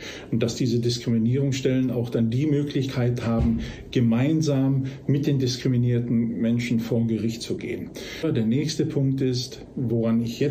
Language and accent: German; Germany; ich komme aus Deutschland